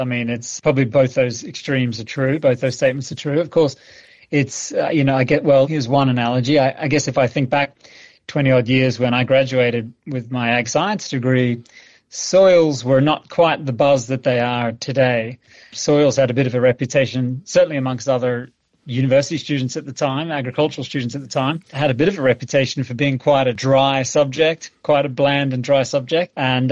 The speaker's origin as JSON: {"language": "English", "country": "Australia", "tie": "born or raised there", "also_born_or_lived": "United Kingdom", "moved": "as an adult", "lives_now": "Canada", "said": "Born and raised in Australia and worked there initially, and I moved over to the UK after that and lived there for about 10 years and then moved here to Canada."}